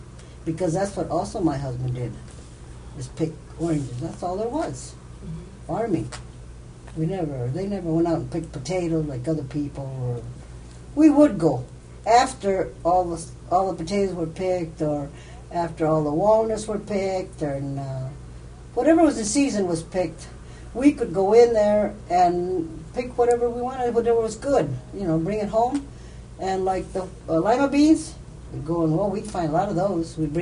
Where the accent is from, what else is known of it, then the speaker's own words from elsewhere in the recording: San Fernando, California, United States; also born or lived in North Hollywood; I was born in Lancashire, which is now North Hollywood, in 1920. And we were only there for 2 weeks, and then we moved back to San Fernando, which is where all of my family were born, even my mother.